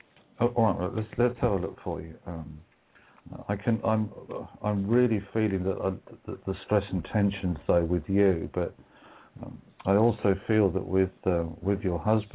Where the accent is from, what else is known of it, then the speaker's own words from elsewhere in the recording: Wales, United Kingdom; we're all from Wales.